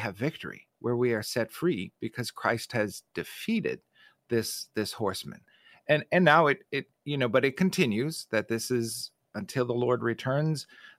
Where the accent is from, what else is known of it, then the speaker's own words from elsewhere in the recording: Midwest, United States; Growing up in the Midwest, if we knew a tornado was coming, the sky would turn this weird shade of green.